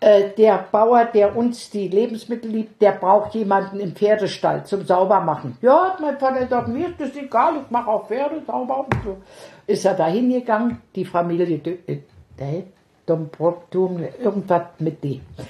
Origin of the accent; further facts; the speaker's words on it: Berlin, Germany; Kaiserdamm bei uns in Charlottenburg.